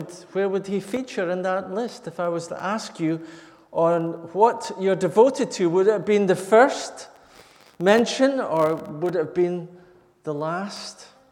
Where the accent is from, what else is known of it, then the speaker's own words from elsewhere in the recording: Scotland, United Kingdom; I was brought up in the Brethren. The Brethren in the northeast of Scotland